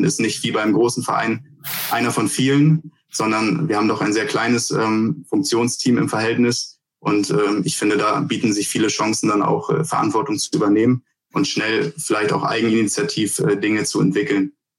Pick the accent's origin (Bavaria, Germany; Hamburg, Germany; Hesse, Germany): Hamburg, Germany; ich komme aus Hamburg.